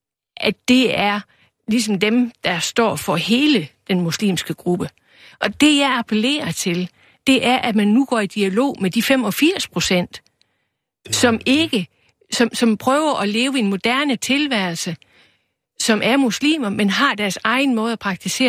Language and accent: Danish; West Jutland, Denmark; jeg kommer fra Vestjylland, jeg er vokset op i et samfund, hvor cirka halvdelen var indermissionsk, og den anden halvdel var det, vi kaldte værslig.